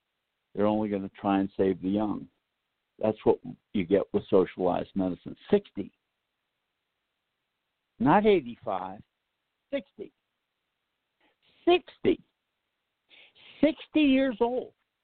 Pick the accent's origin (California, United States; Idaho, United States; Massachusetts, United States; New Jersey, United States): Massachusetts, United States; Boston; I grew up in Boston. I know what New Yorkers are like better than anybody, because they're our number one rivals in sport.